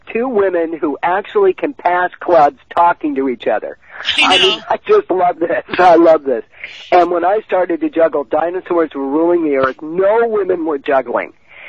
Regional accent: Mount Shasta, California, United States; born there; Well, I'm Irish and I'm French, and I was born on a homestead right outside Mount Shasta.

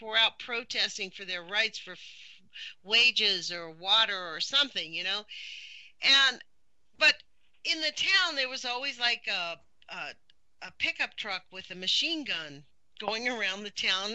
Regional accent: Los Angeles, California, United States; When I lived in LA, and I'm from Los Angeles, I was raising two kids.

